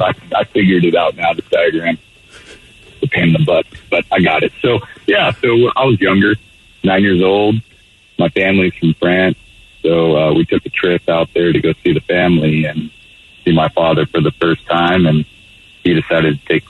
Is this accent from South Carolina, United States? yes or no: no; Texas, United States; born there; No, I was born in Texas, so I'm a French Texan.